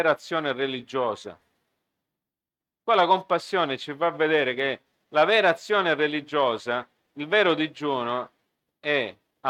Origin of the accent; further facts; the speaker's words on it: United States; Io sono cresciuto in America